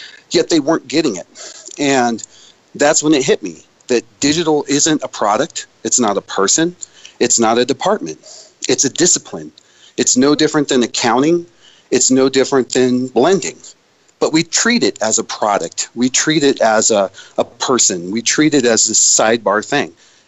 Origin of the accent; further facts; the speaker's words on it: Tampa, Florida, United States; Yeah, I grew up in Tampa, so.